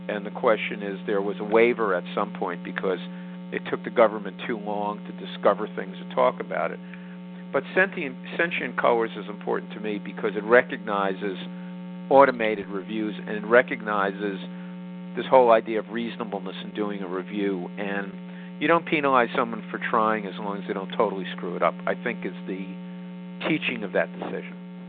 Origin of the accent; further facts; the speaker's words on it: New Jersey, United States; New Jersey, for example, my home state, has had some decisions within the last 2 years